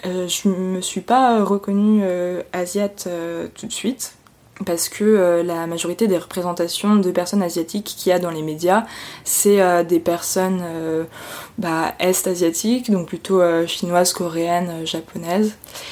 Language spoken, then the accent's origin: French; Auvergne-Rhône-Alpes, France; Je répondais toujours moi je suis savoyarde.